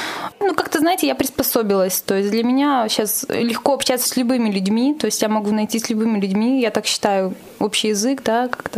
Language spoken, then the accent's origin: Russian; Tyumen, Tyumen Oblast, Russia; now in Moscow, Russia; Также в Тюмени я работала, это мой родной город. Сейчас я переехала окончательно в Москву.